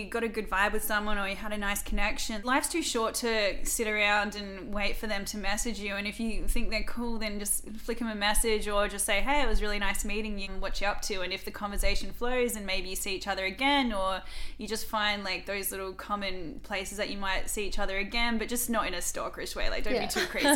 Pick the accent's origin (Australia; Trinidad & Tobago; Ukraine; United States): Australia; But I think as Aussie girls, you're so installed